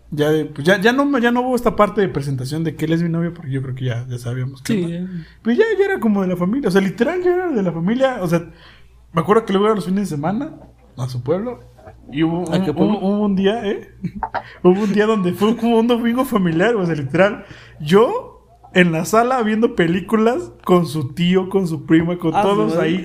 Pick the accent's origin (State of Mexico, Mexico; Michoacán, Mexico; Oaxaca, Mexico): Oaxaca, Mexico; No, soy de Oaxaca.